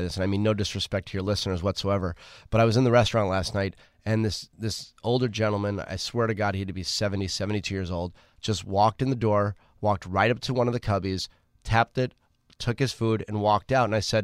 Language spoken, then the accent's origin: English; New York City, New York, United States; I was born and raised in New York City.